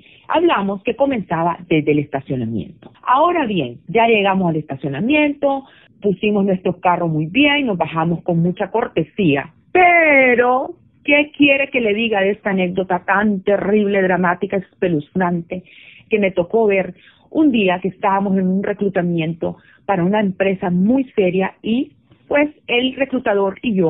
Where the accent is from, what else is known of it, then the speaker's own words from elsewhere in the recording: Nicaragua; en Nicaragua había un cuento que se llamaba Pancho Madrigal y eran unas anécdotas de allá de mi tierra, donde yo soy del norte, porque yo soy norteña y los norteños somos como muy pintorescos.